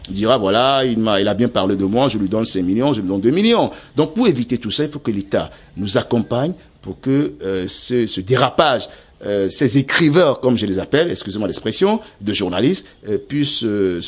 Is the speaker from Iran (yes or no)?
no; Togo; Mais chez nous au Togo, ben non, on manifeste